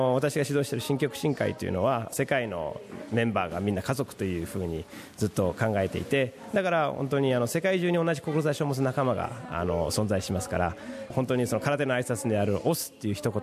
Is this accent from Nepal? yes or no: no; Sydney, New South Wales, Australia; also born or lived in Japan; 生まれは日本なんですけど、4つの時にこっち来たんで、もう基本的に物心ついたらシドニーでしたね。